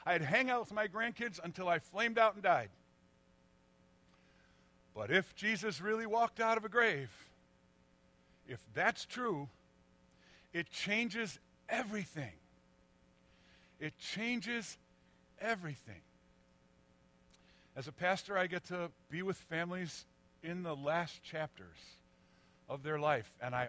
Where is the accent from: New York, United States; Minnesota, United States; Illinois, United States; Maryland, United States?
Illinois, United States; Chicago; I'm a Northside boy. I grew up hanging out in the Wrigley Field stands.